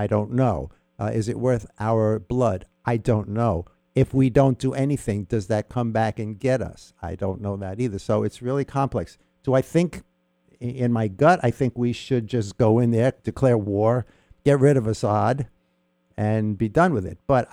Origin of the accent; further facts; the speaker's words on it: United States; American lives, are the most precious just simply because I am an American, not because a French life or a Palestinian life is less important in the grand scheme, but it's my country.